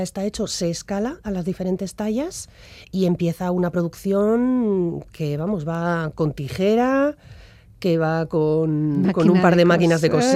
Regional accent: Bilbao, Basque Country, Spain; born there; nací en Bilbao. He vivido 11 años

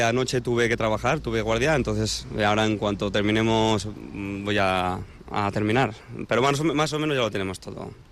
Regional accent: Vitoria-Gasteiz, Basque Country, Spain; De los 5 compañeros que salimos de aquí, de España, 4 de nosotros somos de Vitoria y de la Diputación de Álava.

